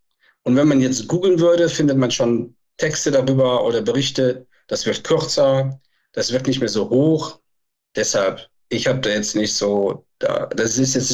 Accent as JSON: {"language": "German", "region": "North Rhine-Westphalia", "country": "Germany", "said": "Da, wo ich herkomme, zwischen Köln und Aachen, dort sind, seitdem ich denken kann, Dörfer umgesiedelt worden"}